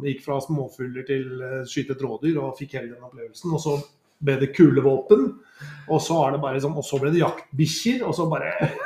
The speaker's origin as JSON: {"language": "Norwegian", "region": "Oslo", "country": "Norway", "tie": "born or raised there", "said": "Ja, og jeg er født i Oslo, født og oppvokst i Oslo, så jeg måtte liksom tilegne meg dette på egen hånd."}